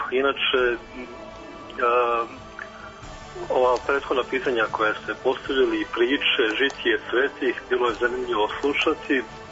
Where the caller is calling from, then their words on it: Pančevo, Vojvodina, Serbia; Iz Pančeva.